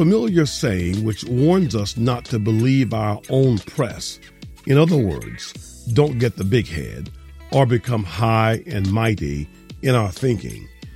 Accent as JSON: {"language": "English", "region": "Florida", "country": "United States", "tie": "born or raised there", "said": "on the road this week in my home state of Florida"}